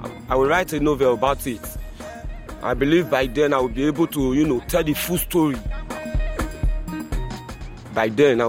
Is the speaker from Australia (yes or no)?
no; Nigeria; I'm from Nigeria.